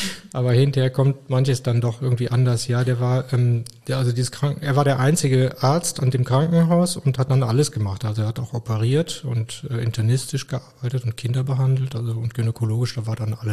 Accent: Koblenz, Rhineland-Palatinate, Germany; also born or lived in Tanzania; aber ich komme aus Koblenz

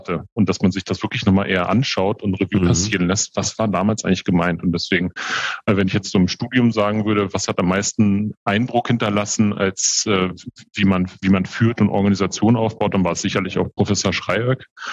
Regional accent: Berlin, Germany; born there; Ich bin 44 Jahre alt, gebürtiger Berliner, habe meine Ausbildung zum Bankkaufmann in Berlin gemacht

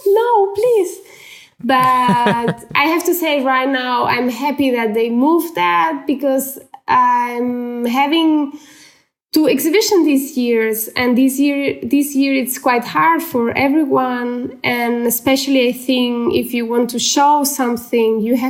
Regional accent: Barcelona, Catalonia, Spain; now in Germany; when it's winter, I'm still from Barcelona.

